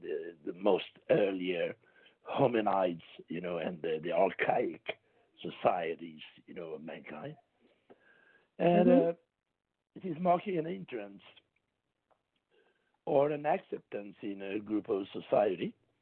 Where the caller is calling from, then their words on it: Paris, Île-de-France, France; I'm calling from Paris.